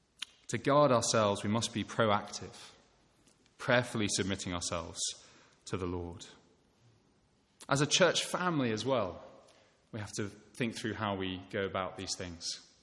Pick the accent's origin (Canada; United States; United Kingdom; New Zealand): United Kingdom; for those of us who are British, because we're British